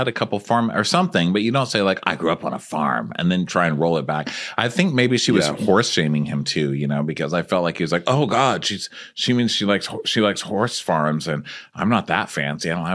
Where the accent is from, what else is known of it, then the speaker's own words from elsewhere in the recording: Texas, United States; I'm like, I'm from Texas